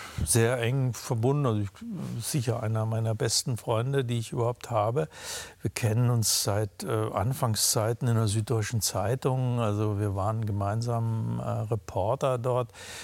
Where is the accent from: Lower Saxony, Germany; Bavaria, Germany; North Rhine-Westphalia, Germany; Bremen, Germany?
Lower Saxony, Germany; Braunschweig; also ich komme aus Niedersachsen, Braunschweig. Ich bin mit Wurst aufgewachsen.